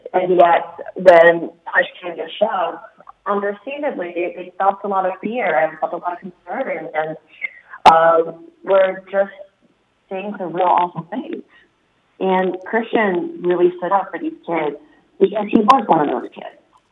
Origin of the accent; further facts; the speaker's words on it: East Coast, United States; moved away as an adult; I grew up on the East Coast, and so I came out here, and I totally bought into the whole concept of homeless by choice.